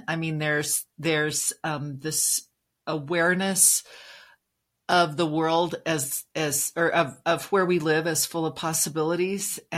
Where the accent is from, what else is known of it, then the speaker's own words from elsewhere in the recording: Logan, New Mexico, United States; You know, I grew up in a small town over near Tucumcari, and I grew up in Logan